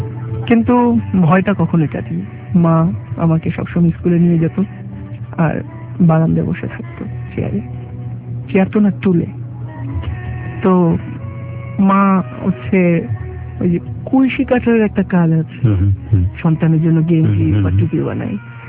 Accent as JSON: {"language": "Bangla", "town": "Dhaka", "region": "Dhaka Division", "country": "Bangladesh", "tie": "born there", "said": "আমার জন্ম ঢাকাতেই, মোহাম্মদপুর কাদের কথা অজিন।"}